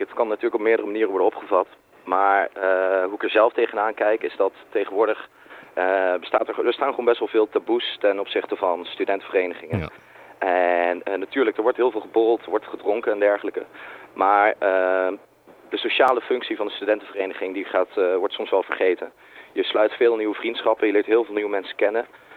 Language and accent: Dutch; Nijmegen, Gelderland, Netherlands; now in Amsterdam, Netherlands; Ik kom zelf uit Nijmegen. En daar had ik een hele hechte vriendengroep. Toen ging ik naar Amsterdam, het grote onbekende Amsterdam.